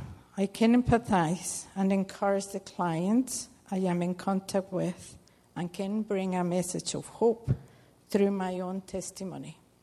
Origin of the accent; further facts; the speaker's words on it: Mexico; English is a second language; moved away as an adult; I am originally from Mexico, and I have lived in this lovely country for the past 25 years. I call it home, but not for the weather.